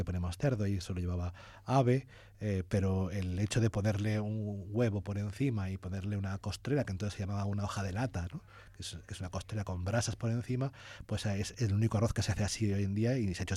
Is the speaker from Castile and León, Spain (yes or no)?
no; Elche, Valencian Community, Spain; Y yo digo, sí, soy de Elche.